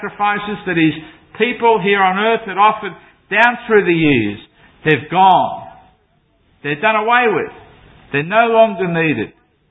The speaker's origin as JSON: {"language": "English", "town": "Sydney", "region": "New South Wales", "country": "Australia", "tie": "born or raised there", "said": "You know, I grew up in Sydney, as just about all of you know, I suppose."}